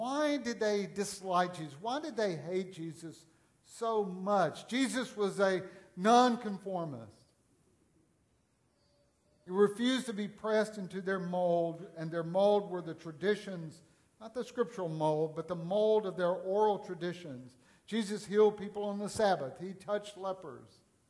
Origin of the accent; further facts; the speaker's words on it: Louisiana, United States; born there; But I can't say that because I was. I was born a redneck in Louisiana.